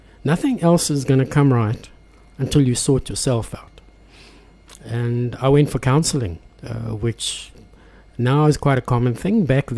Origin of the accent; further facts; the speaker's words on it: Benoni, Gauteng, South Africa; we grew up in Benoni